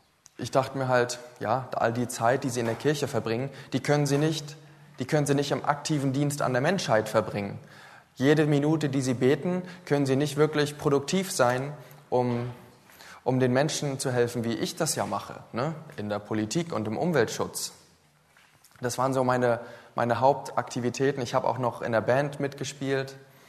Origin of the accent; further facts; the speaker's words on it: Mecklenburg-Vorpommern, Germany; Ich bin Mecklenburger. Und ich bin's gern. Ich bin in einer atheistischen Familie aufgewachsen.